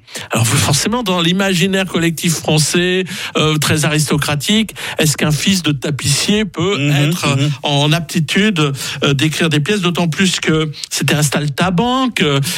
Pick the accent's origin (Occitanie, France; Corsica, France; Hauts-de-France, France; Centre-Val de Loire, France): Hauts-de-France, France; Douai; born there; Je cite ça parce que ça a été écrit à Douai, ma ville natale.